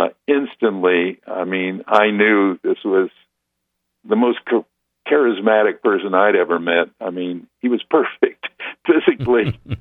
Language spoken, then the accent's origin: English; Los Angeles, California, United States; I'm a kid from the West Coast in L.A.